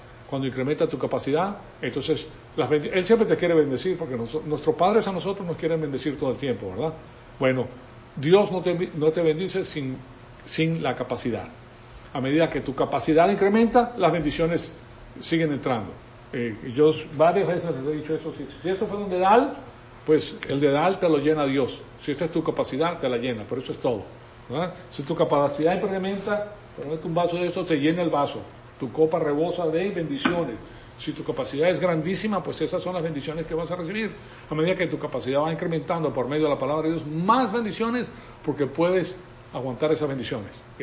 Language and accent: Spanish; Venezuela; Yo me crié en La Salle, en Venezuela